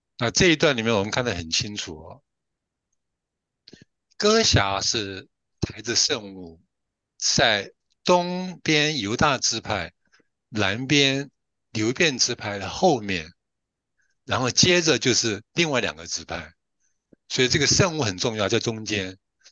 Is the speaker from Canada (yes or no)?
no; Taiwan; 这个按照我们台湾那边讲话叫安了，就是 OK。